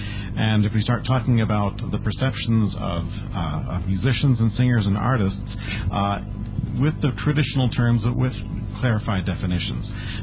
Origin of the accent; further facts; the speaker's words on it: New York, United States; from New York.